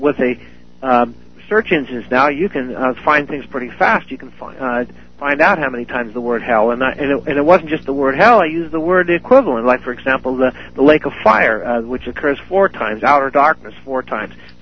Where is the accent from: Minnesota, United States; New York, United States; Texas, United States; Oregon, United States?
Oregon, United States; I grew up in Oregon. We had a Rajneesh out there who was another false messiah.